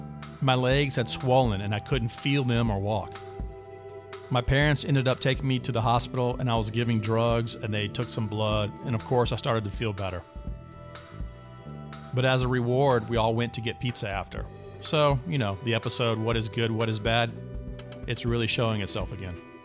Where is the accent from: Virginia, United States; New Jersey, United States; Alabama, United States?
Virginia, United States; Newport News; I grew up in Newport News, Virginia, that's two words, Newport and News, in a cul-de-sac at the end of a neighborhood